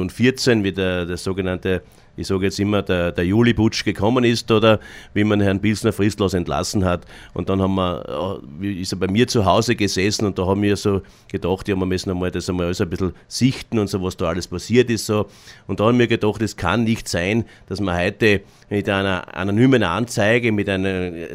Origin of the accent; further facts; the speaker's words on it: Trofaiach, Styria, Austria; now in Leoben, Austria; Ich bin 1979 nach Leoben gezogen. Ich komme ja aus Trofeiach, aus dem schönen Leintal und habe hier Fuß gefasst in Leoben.